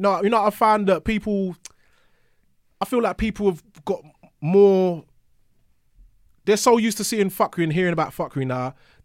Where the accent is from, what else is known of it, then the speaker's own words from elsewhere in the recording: Bow, London, United Kingdom; because I grew up in Bow. Like they say, you were a Cockney if you was born under the sound of the Bow Bills.